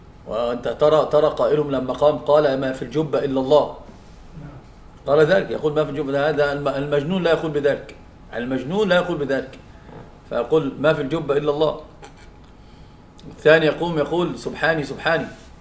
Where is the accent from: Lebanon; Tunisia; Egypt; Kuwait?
Egypt; فطبعا هناك عندنا في مصر مثلا أصحاب الطرق يقولون أبو خيمة زرقاء